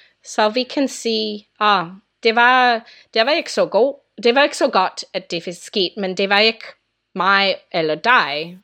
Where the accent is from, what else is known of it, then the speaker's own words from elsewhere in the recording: United States; Danish is a second language; Og vi har, som amerikaner, vi har sådan en positivo, optimistic outlook.